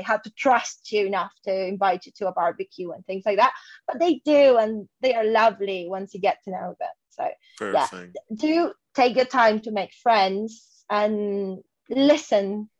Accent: Montevideo, Uruguay; I'm from Montevideo. So obviously I've been to Buenos Aires many times. So it was my first time sort of living in Buenos Aires because we were there for 2 entire months.

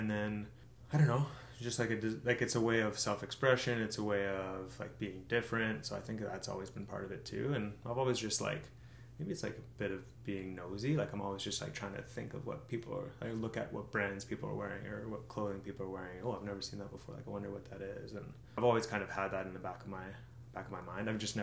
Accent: St. Catharines, Ontario, Canada; Yeah, I'm from St. Catharines.

